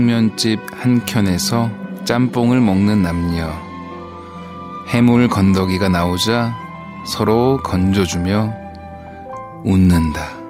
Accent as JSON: {"language": "Korean", "country": "South Korea", "tie": "born or raised there", "said": "특히 제주도 그리고 제 고향인 남부지방이 걱정이 됩니다"}